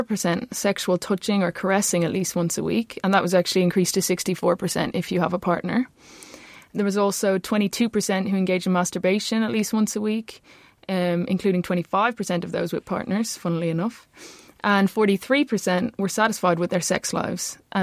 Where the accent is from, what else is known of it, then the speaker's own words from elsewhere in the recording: Dublin, Leinster, Ireland; my hometown of Dublin